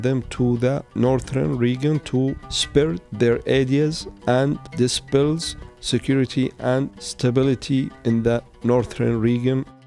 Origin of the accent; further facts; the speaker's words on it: An Najd, Al Bayda Governorate, Yemen; أتذكر كالحلم أننا تجمعنا كعائلة في قريتنا الجميلة التي تقع في محافظة البيضاء في وسط اليمن واسمها النجد. وكان عمري 7 شهور تقريبا.